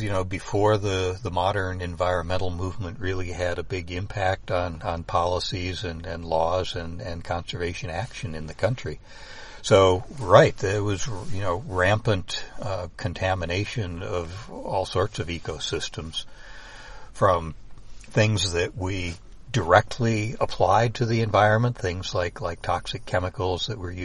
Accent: Cleveland, Ohio, United States; In my hometown in Cleveland, Ohio.

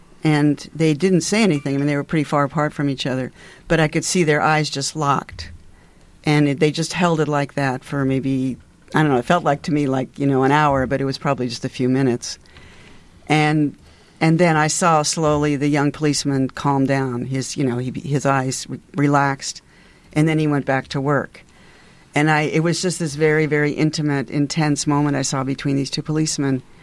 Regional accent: New York, United States; it was just a very deep experience of being a New Yorker, which is unforgettable for me.

